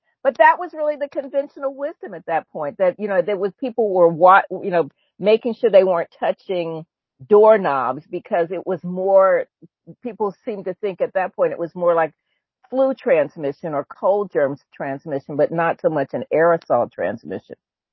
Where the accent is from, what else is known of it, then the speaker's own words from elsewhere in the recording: Indianapolis, Indiana, United States; Like, I grew up in Indianapolis. I remember there was, you know, Indianapolis had 12 cases.